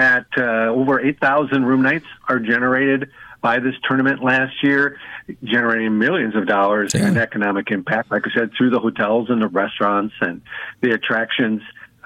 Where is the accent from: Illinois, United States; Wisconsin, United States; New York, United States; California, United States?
Wisconsin, United States; now in Pensacola, United States; I'm originally from Wisconsin, so I just felt like I was back up north, back home.